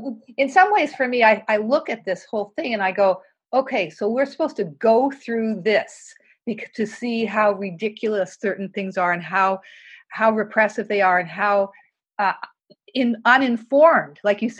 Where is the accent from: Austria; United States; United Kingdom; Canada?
Canada; I come from Canada.